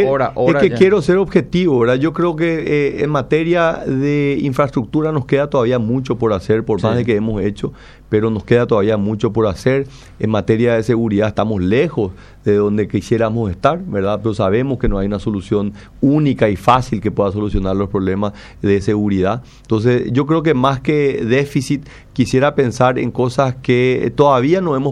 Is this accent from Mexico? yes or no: no; Paraguay; soy un paraguayo que está comprometido en la construcción de una sociedad más justa.